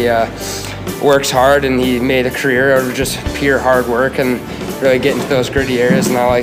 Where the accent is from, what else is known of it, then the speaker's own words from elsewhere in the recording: Calgary, Alberta, Canada; I'm from Calgary, Alberta. I played for the Calgary Buffaloes Hockey Association for the past 4 or 5 years.